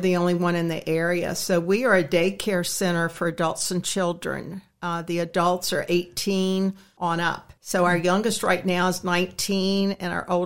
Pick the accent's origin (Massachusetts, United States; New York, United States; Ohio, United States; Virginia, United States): Virginia, United States; Keyseltown; Well, I was born and raised in Keyseltown, Virginia. Been there all my life